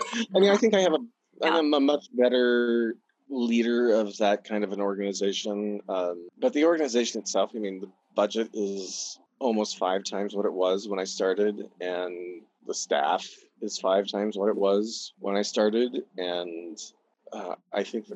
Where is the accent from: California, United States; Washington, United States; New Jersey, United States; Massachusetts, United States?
Washington, United States; Bellingham; And I grew up in Bellingham, which is another Northwest college town, right?